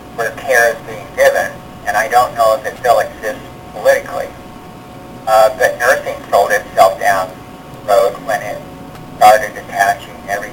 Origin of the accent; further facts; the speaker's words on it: Kansas, United States; It's not like my home state of Kansas, where you don't have great expanses of land.